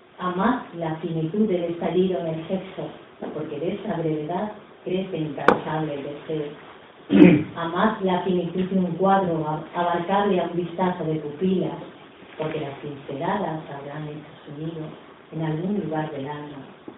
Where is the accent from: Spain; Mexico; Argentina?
Spain; Ciudad Real, Castilla-La Mancha; vengo de Ciudad Real.